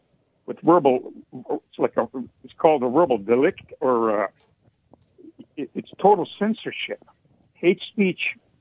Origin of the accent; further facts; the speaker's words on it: Croatia; This happened in Croatia. We have just in my hometown here 2,000 graves, Croatian soldiers that fought for their state